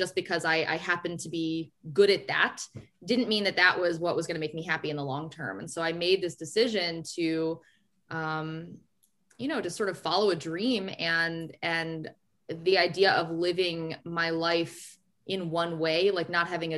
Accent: Austin, Texas, United States; I grew up in Austin, Texas. My path was always going to be to medical school.

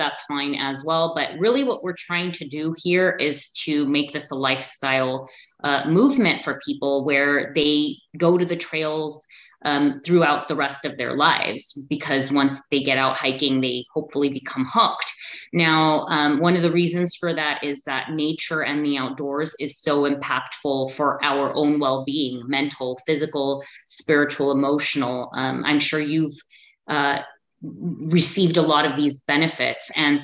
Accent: Los Angeles, California, United States; So it's a very popular hike in Los Angeles. Grew up, born and raised in Los Angeles, would go to a lot of parks, not really hike at the time.

